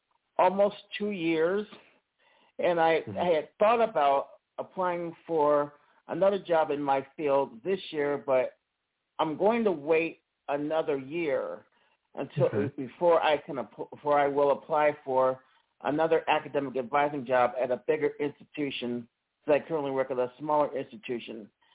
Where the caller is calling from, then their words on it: Mississippi, United States; Good evening. … from Mississippi.